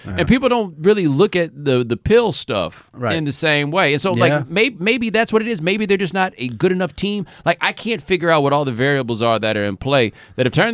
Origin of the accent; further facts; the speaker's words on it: Texas, United States; and I grew up in Texas.